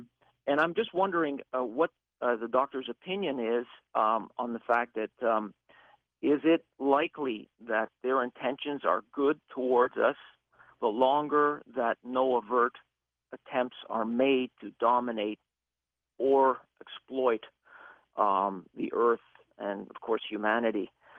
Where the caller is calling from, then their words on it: Ottawa, Ontario, Canada; Actually, I'm calling from Ottawa.